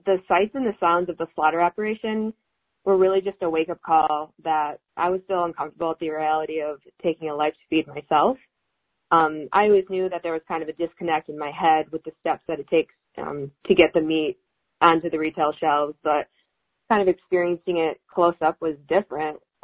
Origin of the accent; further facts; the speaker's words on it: Michigan, United States; So I grew up in Michigan in a non-hunting family, but we lived in a really small rural community, so it was common.